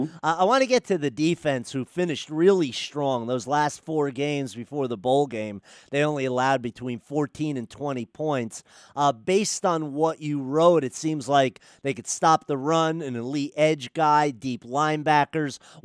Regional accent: New Jersey, United States; I was born and raised in Jersey. I've lived here for 30 years.

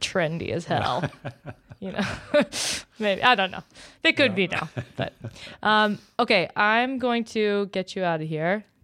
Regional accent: Ohio, United States; I think about growing up in Ohio, it was more, my experience was more

